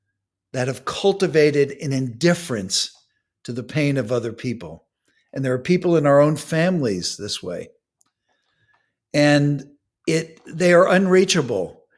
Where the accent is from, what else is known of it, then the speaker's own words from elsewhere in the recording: New York, United States; you know a little bit about my background. I'm from New York.